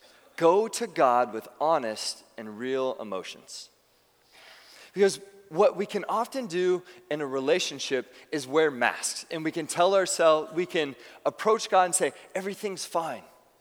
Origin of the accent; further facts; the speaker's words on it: San Diego, California, United States; And whenever my wife and I would travel, we would go and we would share that, like, oh yeah, we're from San Diego.